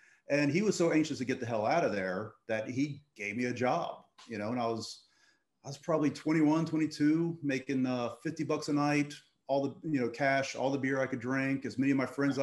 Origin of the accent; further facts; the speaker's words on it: Jacksonville, Florida, United States; Well, growing up in Jacksonville, we had every 80s act that rolled through there.